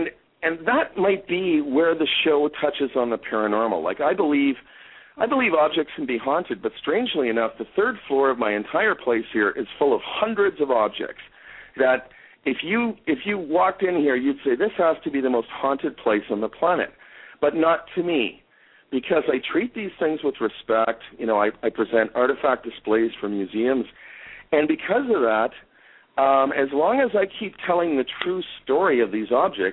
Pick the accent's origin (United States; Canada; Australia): Canada; Toronto, Ontario; I grew up in Toronto, and when I was a very, very young kid, I did a book report for school